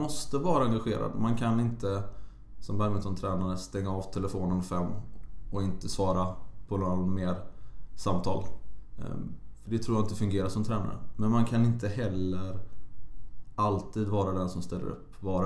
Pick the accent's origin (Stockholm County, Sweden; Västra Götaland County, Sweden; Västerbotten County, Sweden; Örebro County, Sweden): Västra Götaland County, Sweden; Gothenburg; Jag är uppväxt i Göteborg.